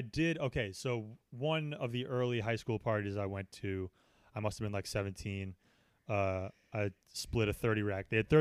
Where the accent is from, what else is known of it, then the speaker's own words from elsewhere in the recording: Connecticut, United States; like, that was the excuse everyone made in my hometown for like, and, you know, high school parties.